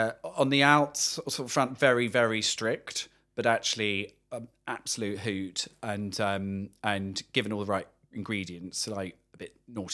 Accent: Broadstairs, South East England, United Kingdom; I grew up in a very small seaside town called Broadstairs, which is charming, very, very sweet little seaside town.

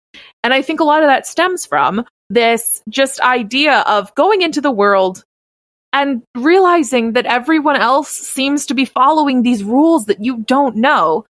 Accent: Oklahoma, United States; I grew up in Oklahoma. Summer camp, it'd be 110 degrees.

